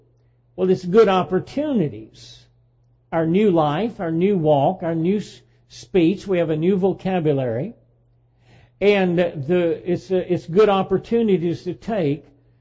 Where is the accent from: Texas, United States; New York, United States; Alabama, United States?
Alabama, United States; When I lived in central Alabama, I even went on the radio in my hometown.